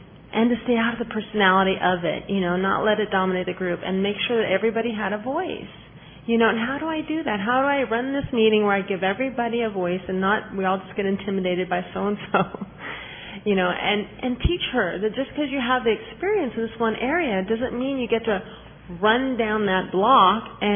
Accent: Los Angeles, California, United States; I'm from Los Angeles, California, from the Serenity on Sunday group.

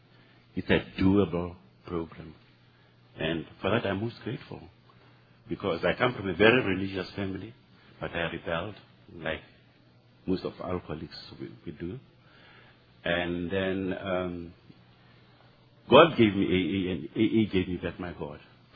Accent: Johannesburg, Gauteng, South Africa; I'm from Johannesburg, South Africa.

